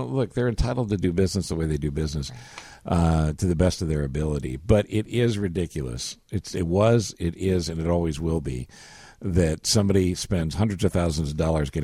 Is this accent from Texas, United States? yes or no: yes; Texas, United States; I'm from Texas. We just arrest them.